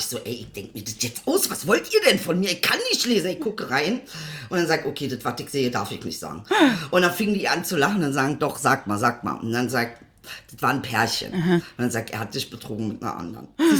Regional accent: Benefeld-Bomlitz, Lower Saxony, Germany; also born or lived in Celle; ich bin in Celle geboren, damals war es eine 70.000 Einwohnerstadt. Und dann bin ich ja nochmal in einen kleineren Ort gekommen und das war dann Benefeld-Bomlitz.

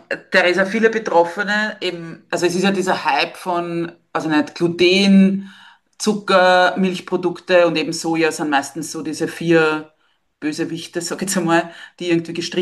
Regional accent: Austria; wie es bei uns in Österreich ist

